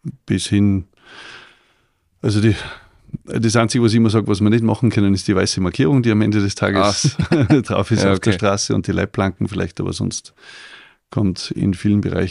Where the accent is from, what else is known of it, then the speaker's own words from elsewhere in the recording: Salzburg, Austria; Ich bin 1975 in Salzburg geboren. Und ja, war da ganz normal auf Gymnasium in Salzburg.